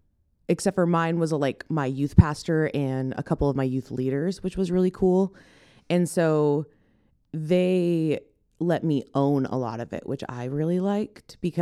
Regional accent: Camas, Washington, United States; I went to a small community church where I grew up in Camas, Washington

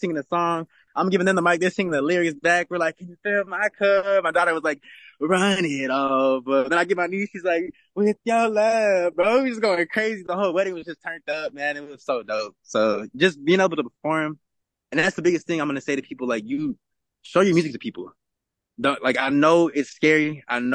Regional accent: Alamogordo, New Mexico, United States; now in Los Angeles, United States; I actually did my first show in my hometown of Alamogordo. I went back home. It's like a small town of like 30,000 people. That's where I was raised and everything.

